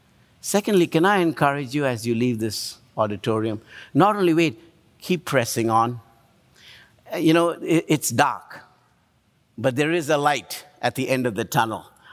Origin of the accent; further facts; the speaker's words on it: India; English is a second language; now in United States; I'm from India and I eat a lot of curry.